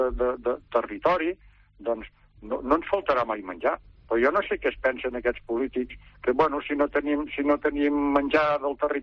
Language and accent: Catalan; Valls, Catalonia, Spain; som habitants del món rural, de pobles petits, mitjans, o, bueno, jo soc de Valls